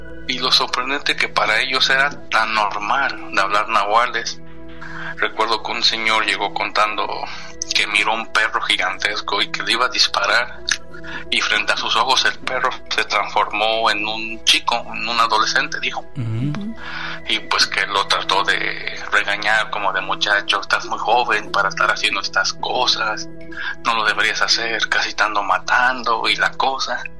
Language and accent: Spanish; Pachuca, Hidalgo, Mexico; now in Atlanta, United States; Como saben, yo soy de Pachuca, vivo en Atlanta